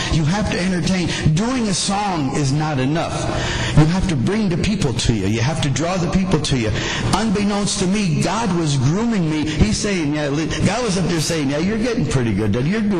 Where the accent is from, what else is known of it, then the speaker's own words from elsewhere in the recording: Nashville, Tennessee, United States; We're from Nashville, Tennessee.